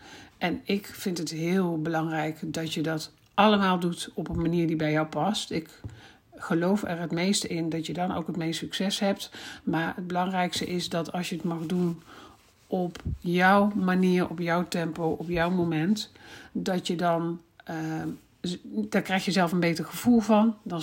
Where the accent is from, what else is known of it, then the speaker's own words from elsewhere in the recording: North Brabant, Netherlands; now in Gelderland, Netherlands; Ook al woon ik in het land van Maas en Waal, waar dat volop wel gebeurt. Ik heb het vroeger heel veel gedaan. Ik kom uit Brabant en heb daar echt uitgebreid carnaval gevierd, jarenlang. Maar sinds ik naar Gelderland ben verhuisd, eigenlijk niet meer.